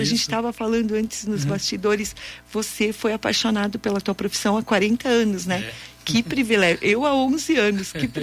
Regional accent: Farroupilha, Rio Grande do Sul, Brazil; Então, eu sou aqui de Farroupilha mesmo

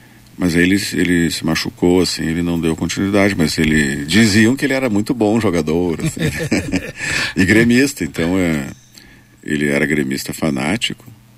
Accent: Porto Alegre, Rio Grande do Sul, Brazil; Olha, eu sou de Porto Alegre, né? Nasci lá na Beneficência Portuguesa, ali na Independência, né? Quase na frente da Santa Casa.

